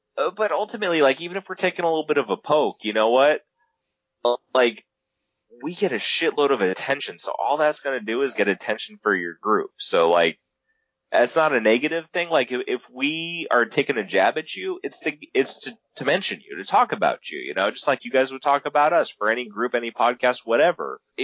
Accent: California, United States; now in Maine, United States; I live in Maine. I'm from California. Like, I'm spread out, you know?

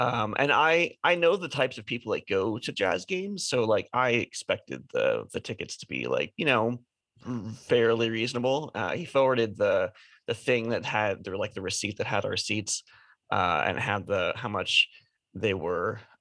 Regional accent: California, United States; So I was from the Bay Area. So there's the San Jose Sharks.

